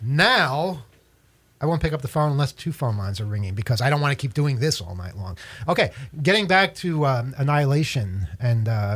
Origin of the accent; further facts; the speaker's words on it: United States; Well, we're American. We don't know any other languages.